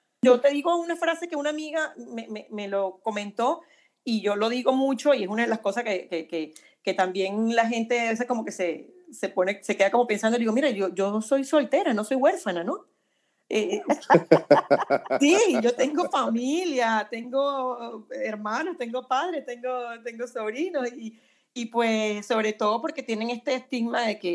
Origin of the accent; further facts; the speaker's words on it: Venezuela; now in Chile; tanto en Venezuela, que es de donde yo soy, como acá en Chile, que es donde estoy viviendo hace casi 8 años